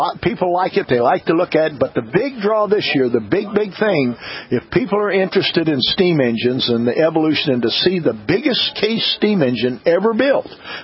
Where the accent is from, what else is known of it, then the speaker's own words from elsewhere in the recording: Columbia, Missouri, United States; I come from Columbia, Missouri, which is right in the center of Missouri, and we're 750 miles one way.